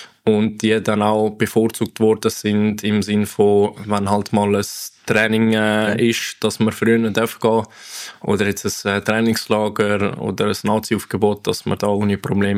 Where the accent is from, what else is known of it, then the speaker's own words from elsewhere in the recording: Brazil; Für mich gibt es absolut nur einen Namen als Brasilianer